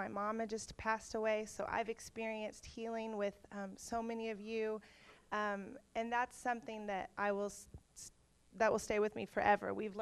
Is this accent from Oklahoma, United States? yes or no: yes; Oklahoma, United States; I grew up in Oklahoma, the Bible Belt.